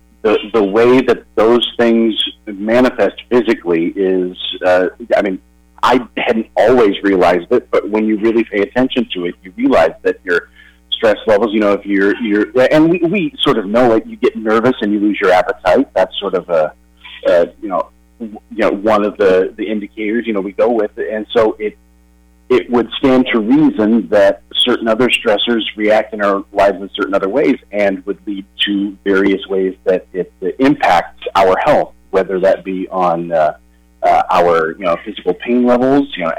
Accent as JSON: {"language": "English", "region": "Indiana", "country": "United States", "said": "I come from Northwest Indiana, and they had a brand called Overvice."}